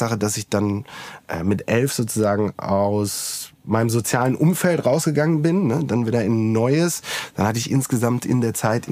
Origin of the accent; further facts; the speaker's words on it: North Rhine-Westphalia, Germany; ich bin in Anreuchter aufgewachsen, auf einem Dorf. Das ist ein sehr kleines Dorf in Nordrhein-Westfalen.